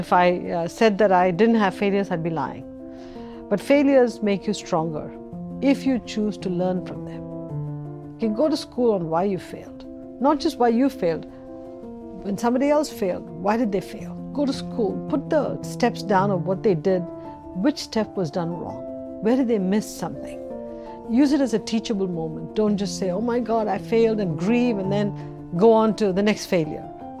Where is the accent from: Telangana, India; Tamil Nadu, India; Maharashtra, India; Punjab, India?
Tamil Nadu, India; Chennai; moved away as an adult; now in United States; I was born in India. And in those days, where I grew up, especially in the south of India, in Madras, women didn't work, women didn't go to college. And came to the United States in 1978.